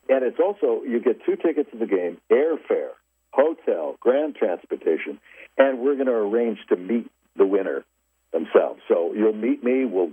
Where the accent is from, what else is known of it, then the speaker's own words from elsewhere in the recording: Los Angeles, California, United States; I was born and raised in Los Angeles.